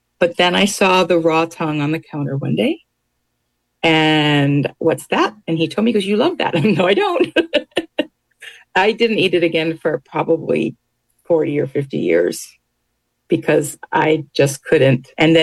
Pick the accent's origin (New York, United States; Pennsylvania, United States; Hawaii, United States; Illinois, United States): Hawaii, United States; Hawaii Kai; I grew up in Hawaii Kai.